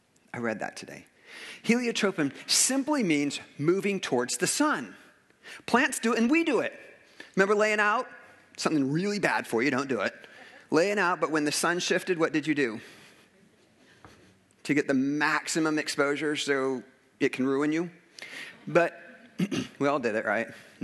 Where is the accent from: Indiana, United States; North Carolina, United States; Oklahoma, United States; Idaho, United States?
Indiana, United States; Fort Wayne; I remember a long road trip that I took with our church growing up in Fort Wayne